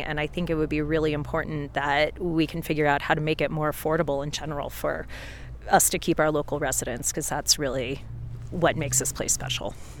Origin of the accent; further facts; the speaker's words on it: Ohio, United States; now in Wilson, United States; I live in Wilson, Wyoming. I am 40 years old. I work as a realtor, and I'm originally from Ohio, have lived in Jackson area since 99.